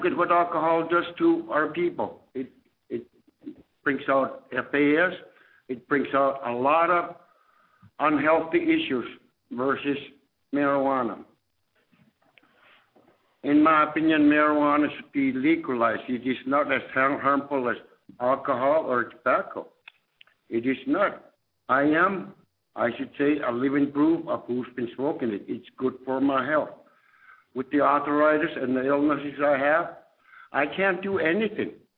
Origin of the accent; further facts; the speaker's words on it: Barrow, Alaska, United States; I was born and raised in Barrow.